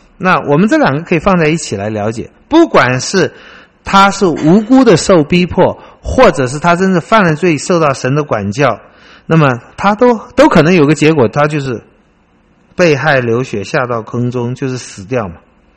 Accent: China; 江山是我们中国人的话，江山美人啊，江山是你的国土领域啊。

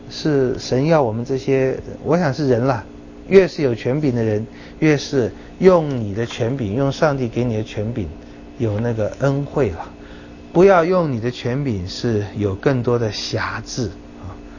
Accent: China; 连我们中国人也有讲嘛，民无信不立

